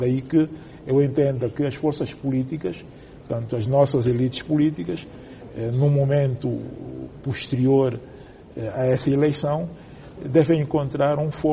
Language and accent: Portuguese; Angola